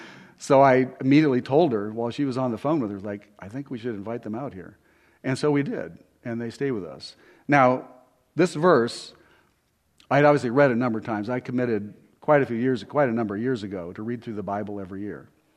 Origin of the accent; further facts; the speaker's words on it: California, United States; I grew up in California, Sandy and I both did.